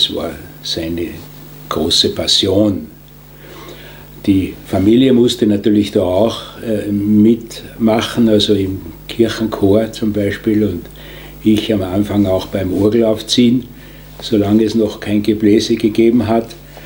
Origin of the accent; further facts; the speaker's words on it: Leogang, Salzburg, Austria; born there; Ja, ich bin 1940 geboren in Leogang als achtes Kind meiner Eltern.